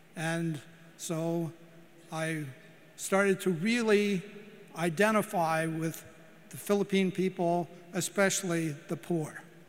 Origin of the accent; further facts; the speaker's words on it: Latrobe, Pennsylvania, United States; I was born in Western Pennsylvania and went to a Catholic grade school.